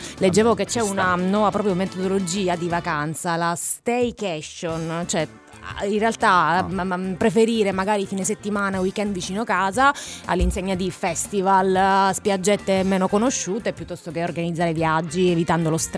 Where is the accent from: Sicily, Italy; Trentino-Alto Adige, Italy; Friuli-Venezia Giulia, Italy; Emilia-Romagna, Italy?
Sicily, Italy; essendo io siciliana, cioè già tornare in Sicilia per me inizia la vacanza da lì.